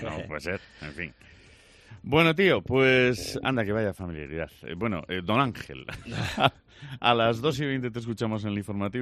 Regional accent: Salamanca, Castile and León, Spain; yo me crié en Salamanca.

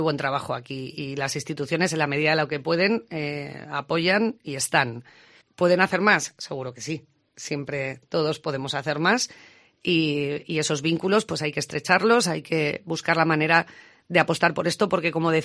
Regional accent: León, Castile and León, Spain; porque somos leoneses, y porque somos de León

